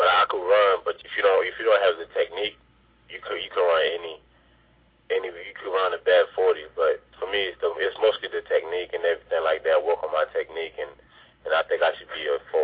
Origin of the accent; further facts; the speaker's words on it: Haiti; now in United States; I was born in Haiti, you know. I growing up in Haiti, I never knew I was going to be in America.